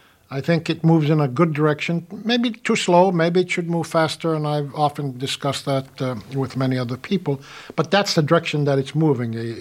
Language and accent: English; United States; And the answer is simple. I'm an American, and I want to make the United States as fine a place as there is.